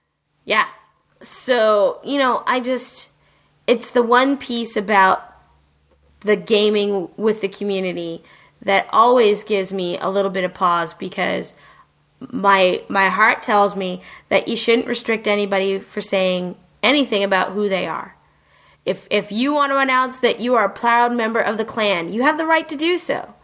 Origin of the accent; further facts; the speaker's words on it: Virginia, United States; Okay, in the same sentence where I say I'm a podcaster from Virginia, we've got a person that says I'm a lesbian.